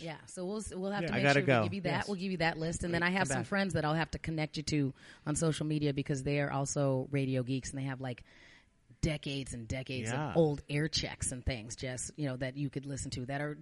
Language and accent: English; Minnesota, United States; this is not the time to be overly proud about being a Minnesotan.